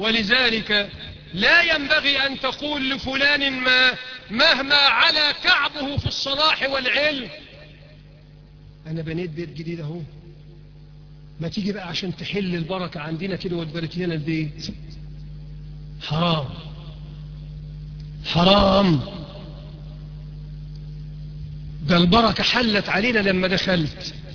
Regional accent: Egypt; اللهم اجعل بلدنا مصر بلد أمن وأمان ورخاء واستقرار

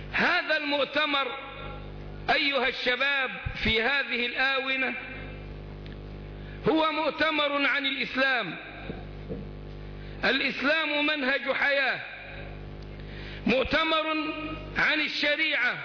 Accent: Sohag Governorate, Egypt; قلت: من سوهاج. قال: لا، أنت من المنصورة. قلت له: أنا من سوهاج، هل أنت من المنصورة؟

